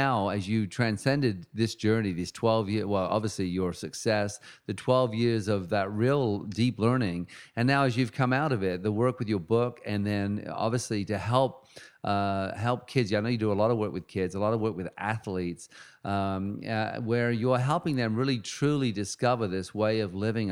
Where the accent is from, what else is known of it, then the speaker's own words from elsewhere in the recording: England, United Kingdom; Of course, I am from England originally, so.